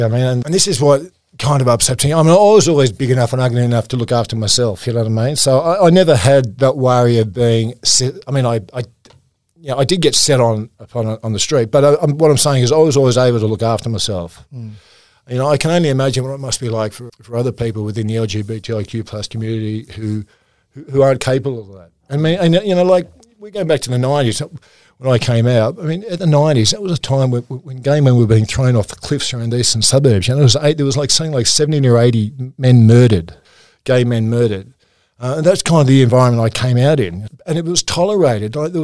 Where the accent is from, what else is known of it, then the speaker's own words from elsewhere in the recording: United Kingdom; born there; because I was asked to play for England because I'm British born.